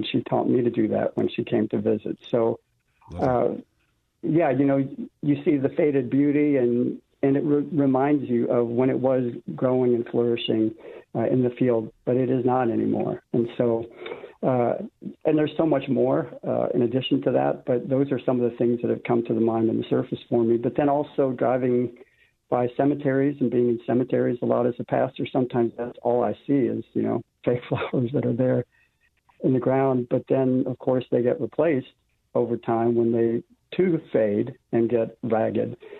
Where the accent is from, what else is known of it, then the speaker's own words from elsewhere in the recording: Philippines; I grew up in the Philippines. My parents were missionaries there.